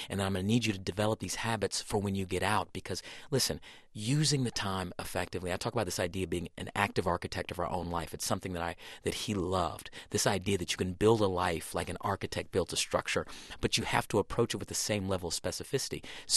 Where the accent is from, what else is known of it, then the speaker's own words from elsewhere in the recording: Iowa, United States; born there; I was born in Iowa, and my grandfather had a farm in Iowa, and it was in Fort Madison, Iowa, where there was a prison.